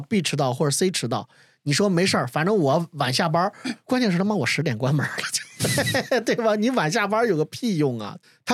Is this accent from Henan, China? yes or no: no; Shijiazhuang, Hebei, China; 你知道那个我的老家这个石家庄，